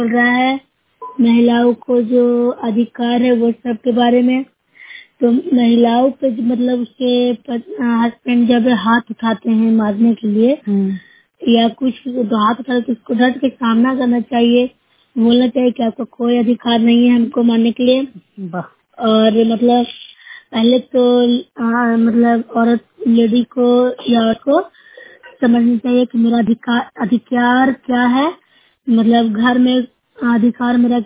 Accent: Bihar, India; मैं nausea block से हूँ, जिला नालंदा की निवासी हूँ।

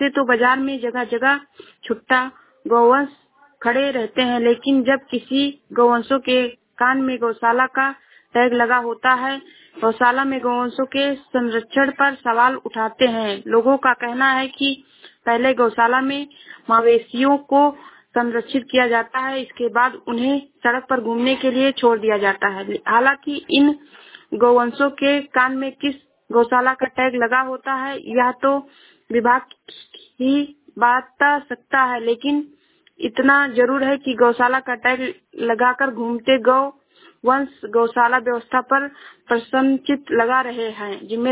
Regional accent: Shravasti, Uttar Pradesh, India; मैं जिला श्रावस्ती से हूँ।

